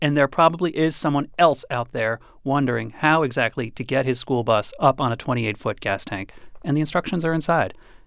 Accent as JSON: {"language": "English", "town": "New York City", "region": "New York", "country": "United States", "tie": "born or raised there", "said": "I grew up in New York City."}